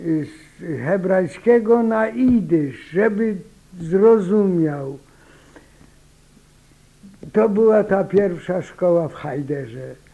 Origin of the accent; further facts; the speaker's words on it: Otwinów, Lesser Poland, Poland; moved away as an adult; To było Otwinów, powiat Dąbrowa Tarnowska. Aha, tam się urodziłem, tam do 31 roku byłem.